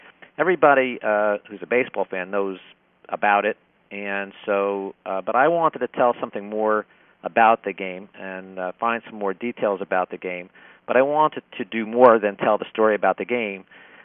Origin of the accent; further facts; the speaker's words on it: Livingston, New Jersey, United States; Well, I grew up in Livingston, New Jersey, which is not too far from New York.